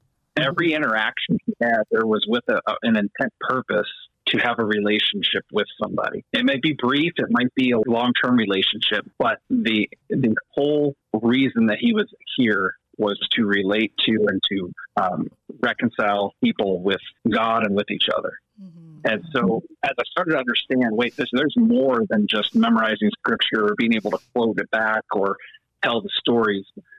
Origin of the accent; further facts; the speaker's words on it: Michigan, United States; I grew up in Michigan and right above Detroit. If I could show you my hand, I would point to it because that's what we do in Michigan. I lived there for 24 years.